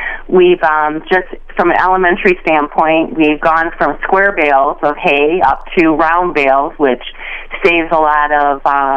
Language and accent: English; Harrisville, United States; I was raised in Harrisville. My parents had a small grocery, so I had no idea what I was getting into when I married this farmer.